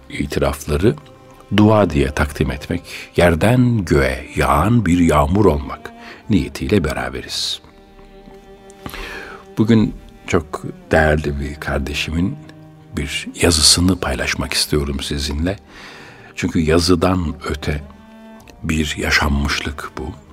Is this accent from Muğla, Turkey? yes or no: no; Konya, Turkey; Ben de bir Konyalı olarak İstanbul'da yaşarken çok uzak bir geçmişe gitmek, memleketimi tatmak için orada burada etli ekmek arayıp durduğum günleri hatırladım.